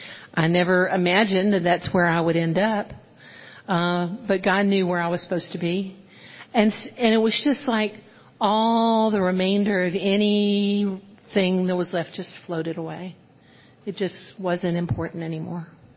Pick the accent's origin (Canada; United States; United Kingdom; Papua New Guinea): United States; Georgia; now in Crestwood, United States; You know, I am a Georgia girl.